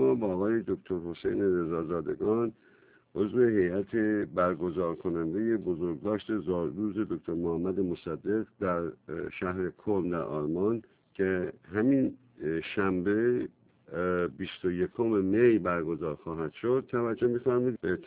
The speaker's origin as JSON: {"language": "Persian", "country": "Iran", "said": "به عنوان یک ایرانی"}